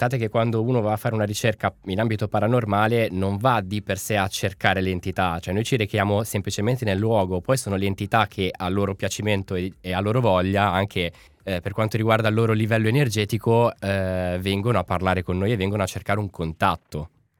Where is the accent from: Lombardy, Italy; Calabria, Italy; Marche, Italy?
Lombardy, Italy; Milan; Sono di Milano.